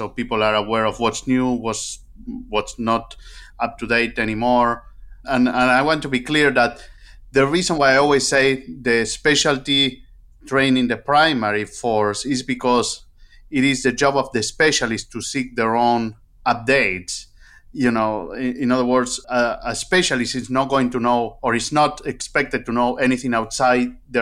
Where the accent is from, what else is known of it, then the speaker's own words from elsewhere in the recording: Argentina; moved away as an adult; now in United States; So I'm from Argentina, and I came 18 years ago.